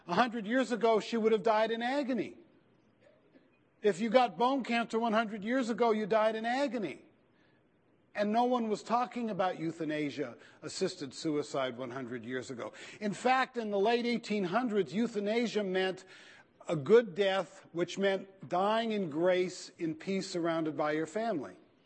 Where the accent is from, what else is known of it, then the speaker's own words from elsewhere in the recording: California, United States; I'm from California. It's always great when I'm invited to come to the Sun Belt.